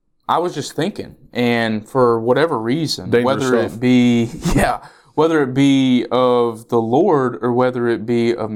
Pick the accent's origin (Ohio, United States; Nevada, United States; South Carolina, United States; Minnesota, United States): South Carolina, United States; Hickory Grove; I am from Hickory Grove, South Carolina.